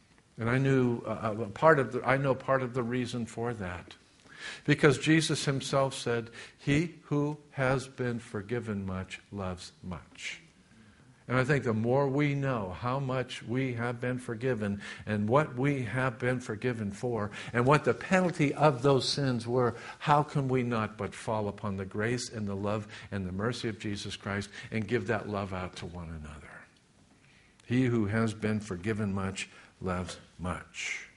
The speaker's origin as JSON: {"language": "English", "region": "Massachusetts", "country": "United States", "tie": "born there", "said": "Oftentimes I tell people I was born in Massachusetts, and immediately, you know."}